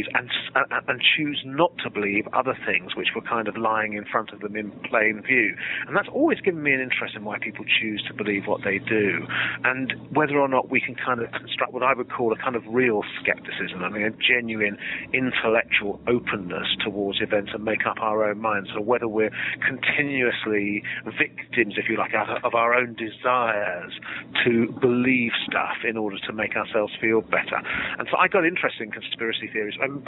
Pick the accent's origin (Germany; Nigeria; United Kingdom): United Kingdom; London; By background, I'm a Londoner. My parents were both members of the British Communist Party.